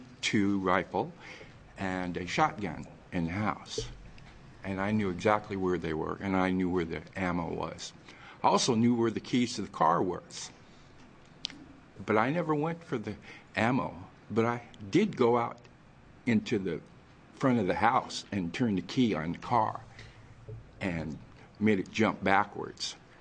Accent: Pendleton, United States; I'm a resident of this city, although I was born and raised in Pendleton.

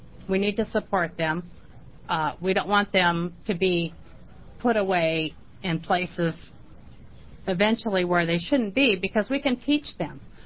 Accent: Washington, United States; I am from Washington State.

